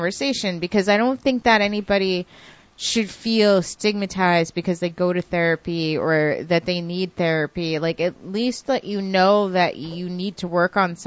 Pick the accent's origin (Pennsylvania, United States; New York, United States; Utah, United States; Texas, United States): New York, United States; you're from, like, down south, you're from, like, west, I'm from New York